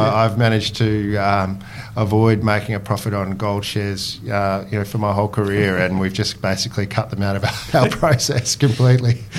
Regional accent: Brisbane, Queensland, Australia; I grew up in Brisbane, where I suppose funds management and the financial services industry wasn't as big as it is in Sydney and Melbourne.

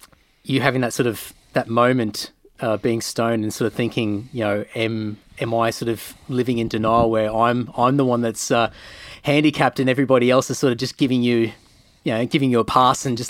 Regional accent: Queensland, Australia; moved away; Well, I grew up in Queensland and moved down here probably about 15 years ago.

